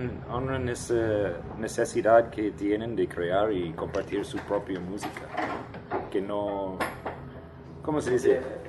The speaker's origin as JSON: {"language": "Spanish", "town": "Minneapolis", "region": "Minnesota", "country": "United States", "second_language": "Spanish", "said": "soy de Minneapolis, Minnesota, es una experiencia muy única para mí."}